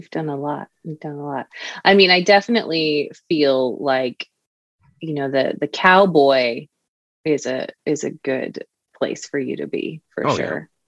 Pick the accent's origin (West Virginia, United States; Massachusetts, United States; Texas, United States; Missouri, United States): Texas, United States; Because I'm from Texas.